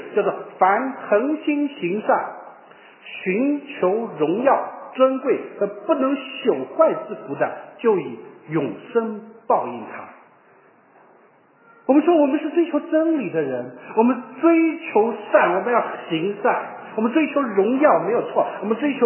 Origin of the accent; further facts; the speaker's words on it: China; 我们中国人都觉得自己是比较善良的